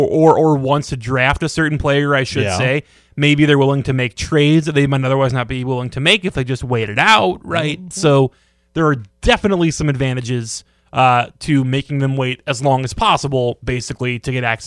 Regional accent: Belleville, United States; You know, as a kid, I grew up in Belleville, right? So, I mean, I was not ever like a big time city person.

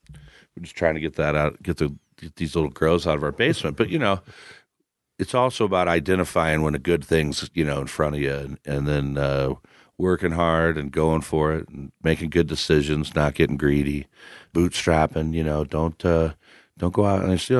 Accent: Midwest, United States; back in the day growing up in the Midwest, you know, we called it KB

